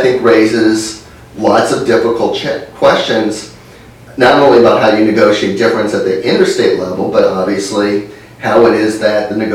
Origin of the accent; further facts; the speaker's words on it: United States; I'm speaking as an American scholar of international relations